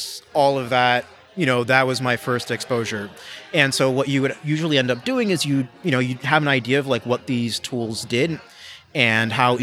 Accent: Liverpool, New York, United States; also born or lived in Los Angeles / West Virginia; So I was born in Los Angeles. Grew up on the East Coast, upstate New York for middle school and West Virginia for high school.

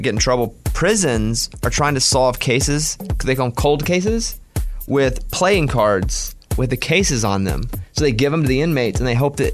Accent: Mountain Pine, Arkansas, United States; My hometown has 700 people in it.

